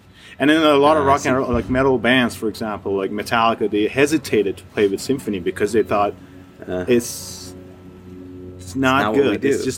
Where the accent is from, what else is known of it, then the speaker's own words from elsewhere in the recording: Iran; I'm from Iran. I was born in Iran